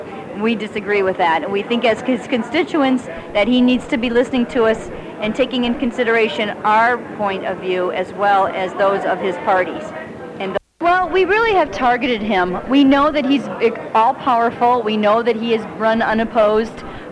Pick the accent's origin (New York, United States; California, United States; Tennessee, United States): California, United States; San Luis Obispo; from San Luis Obispo, and I'm part of a group called Code Pink Women for Peace.